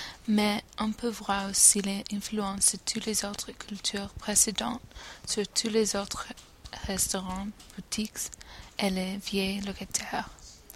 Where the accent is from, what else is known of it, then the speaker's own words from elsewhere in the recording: New York, United States; French is a second language; je viens de New York, spécifiquement du Manhattan. Ma ville est située dans les États-Unis. Mon quartier s'appelle Spanish Harlem et se trouve dans le nord de l'île du Manhattan, presque au nord du Central Park.